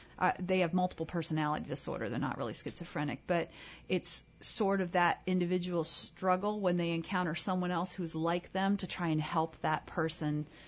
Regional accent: Virginia Beach, Virginia, United States; My family, I grew up in Virginia Beach, and I used to spend summers at my grandmother's

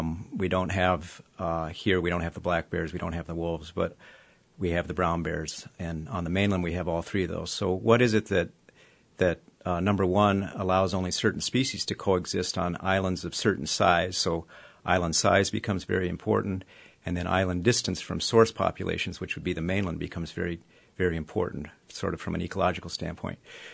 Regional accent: New Mexico, United States; So, actually, I grew up in New Mexico, but a friend and I had always dreamed of going to Alaska.

